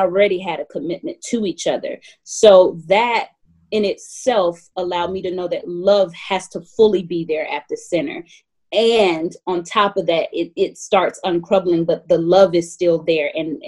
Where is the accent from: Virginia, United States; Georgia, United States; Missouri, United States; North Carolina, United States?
Georgia, United States; Atlanta; I grew up in Atlanta, Georgia. I remember going to plantations and picking cotton and visiting slave burial grounds and Native American burial grounds in elementary school.